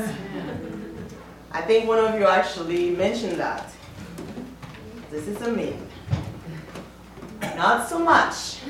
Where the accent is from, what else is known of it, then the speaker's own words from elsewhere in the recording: Haiti; English is a second language; Sometimes when they guess, they never say Haiti, they say Jamaica because of my accent. When I said, yes, I'm from Haiti